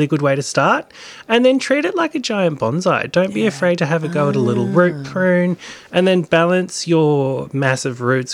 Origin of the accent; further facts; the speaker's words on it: Victoria, Australia; I grew up with them in Gippsland and see them everywhere.